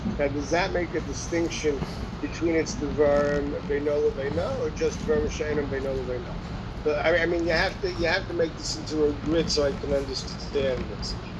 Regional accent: New York, United States; I recall this growing up in Borough Park.

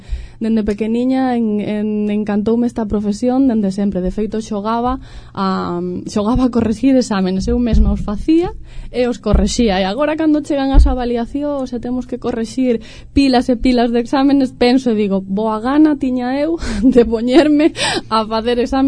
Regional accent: Monforte de Lemos, Galicia, Spain; son de aquí de Monforte, de Carut, concretamente.

